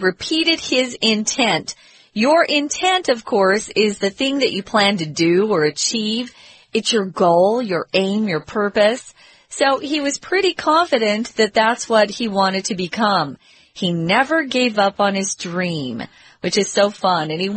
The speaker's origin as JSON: {"language": "English", "country": "United States", "said": "Now, it's hard for me to say football because I'm an American and we call it soccer."}